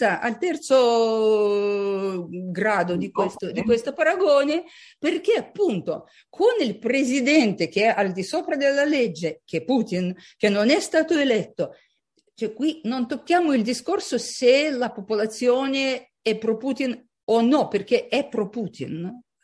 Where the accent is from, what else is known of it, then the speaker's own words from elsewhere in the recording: Kyiv, Ukraine; Italian is a second language; also born or lived in Moscow; me sono nata a Kiev e studiato a Mosca, lavorato nella cultura russa